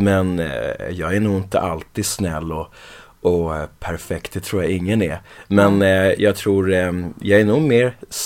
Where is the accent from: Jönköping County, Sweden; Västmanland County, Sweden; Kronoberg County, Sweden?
Kronoberg County, Sweden; Växjö; also born or lived in London, United Kingdom; now in Stockholm, Sweden; Uppvuxen i Växjö och bor numera i Stockholm och är adopterad. Och när jag kom till Sverige så var jag 6 år gammal, mellan 5 och 6, och kom till Växjö, Kronoberg.